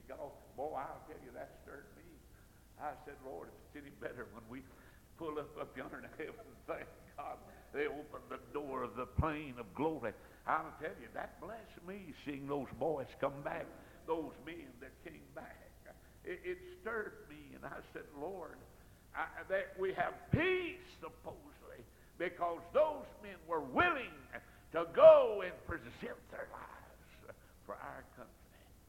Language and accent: English; North Carolina, United States; Of course, you folks from Tennessee think Tennessee's the best place. I'm from North Carolina. Did you ever see a North Carolinian wasn't proud?